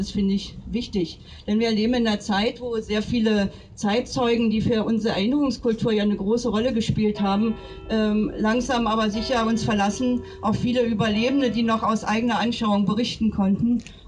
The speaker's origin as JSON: {"language": "German", "town": "Eschborn", "region": "Hesse", "country": "Germany", "tie": "born or raised there", "said": "Stolpersteine, die gerade in meiner Heimatstadt in Eschborn verlegt wurden"}